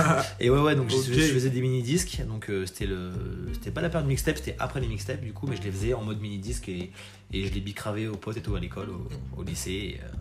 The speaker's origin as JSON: {"language": "French", "town": "Paris", "region": "Île-de-France", "country": "France", "tie": "born or raised there", "said": "Je suis né à Paris, j'ai grandi à Paris, je suis métisse."}